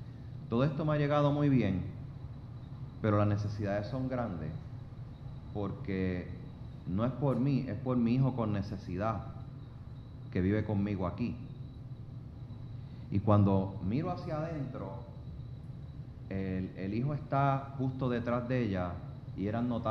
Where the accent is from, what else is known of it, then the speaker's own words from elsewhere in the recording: Mayagüez, Puerto Rico; now in San Juan, Puerto Rico; como yo soy de Mayagüez y vivo en San Juan, en el área metropolitana